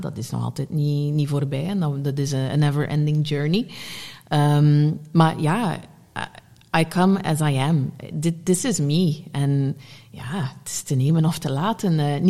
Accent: West Flanders, Belgium; ik ben van West-Vlaanderen oorspronkelijk... wij knuffelden vroeger niet zo heel erg veel.

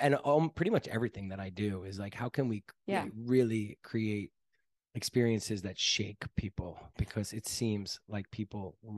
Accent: North Miami, Florida, United States; moved away as an adult; now in Costa Rica; I grew up in North Miami, Florida, like in this full-blown suburbs.

